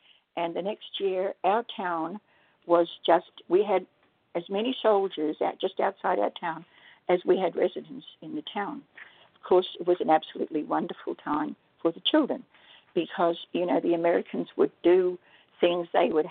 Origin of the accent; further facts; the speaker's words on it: Rockhampton, Queensland, Australia; because my hometown of Rockhampton was on the tropic of Capricorn.